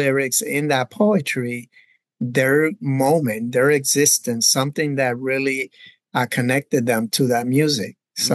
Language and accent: English; Bronx, New York, United States; I remember growing up in the Bronx when hip hop was emerging, right? In the late 70s, early 80s